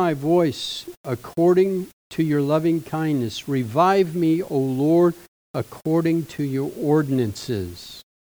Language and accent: English; Southern US, United States; Growing up in the South, and in conservative churches, they would often have a couple of times a year revivals